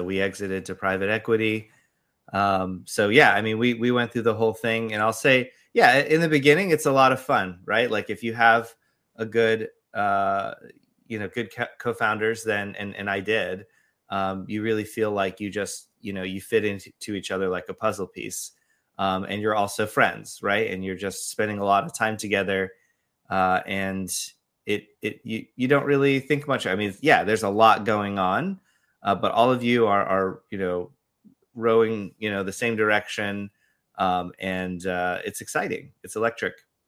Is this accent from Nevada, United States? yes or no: no; Orlando, Florida, United States; also born or lived in Paris; No, I was born in Paris, moved around a little bit in my youth, but we did settle in Florida, and I consider myself a native. Been here since I was a young kid, but yeah, Orlando is my home.